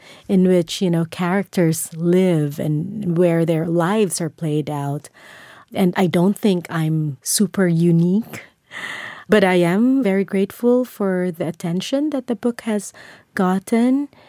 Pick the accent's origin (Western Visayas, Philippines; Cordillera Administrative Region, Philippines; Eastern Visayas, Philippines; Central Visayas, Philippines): Eastern Visayas, Philippines; Tacloban City; growing up in Tacloban City, which is the typhoon path, you know, my memory of typhoons is very rich.